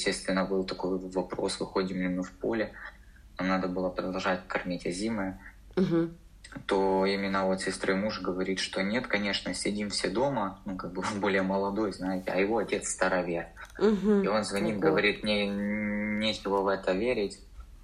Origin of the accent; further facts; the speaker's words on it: Blahodatne, Mykolaiv Oblast, Ukraine; То есть, ну, я вообще родом с Благодатного.